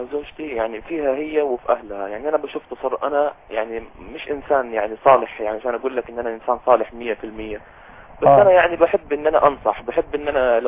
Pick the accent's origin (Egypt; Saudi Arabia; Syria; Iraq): Saudi Arabia; انا سعودي وهي اجنبية مش سعودية.